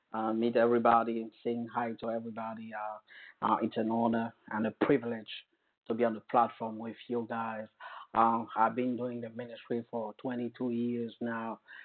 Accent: Côte d’Ivoire; accent: French; first language French; English is a second language; moved away as an adult; now in United States; I've come originally from Africa, from Ivory Coast. So my first language is French, as you can hear in my accent.

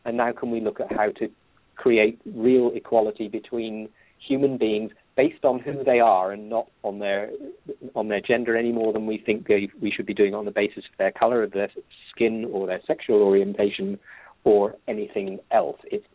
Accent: United Kingdom; I'm British. I'm neutral.

